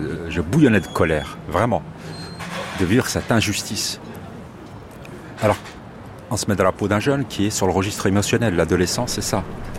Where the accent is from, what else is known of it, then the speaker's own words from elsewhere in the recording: Gagny, Île-de-France, France; J'ai 55 ans. Et je suis issu d'une commune qui s'appelle Gagny, dans le 93, qui est limitrophe avec Montfermeil. C'était une cité, on l'appelait ça la cité grise, parce que tous les immeubles étaient de la même couleur, ils étaient gris.